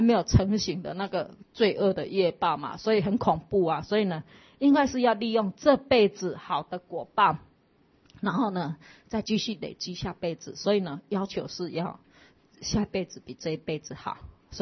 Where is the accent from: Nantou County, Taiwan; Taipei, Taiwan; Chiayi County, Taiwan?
Taipei, Taiwan; 结果偏偏我们都是台北人跟那个城市人